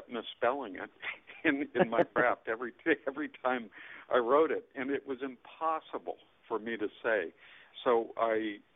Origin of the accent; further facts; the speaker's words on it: United States; it was easier for me to say as an American.